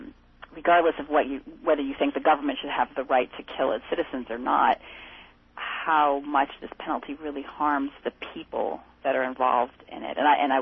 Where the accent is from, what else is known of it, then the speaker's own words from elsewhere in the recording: Northeast, United States; because I grew up in the Northeast, and I lived all my life in states that didn't have the death penalty.